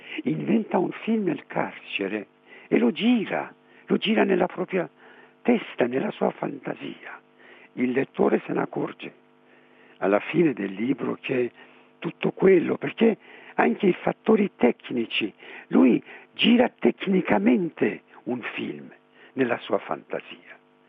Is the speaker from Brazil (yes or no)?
no; Iran; Italian is a second language; now in Italy; io sono stato esiliato per tanti anni, a suo tempo e non ho avuto la possibilità di tornare nel mio paese, nell'Iran.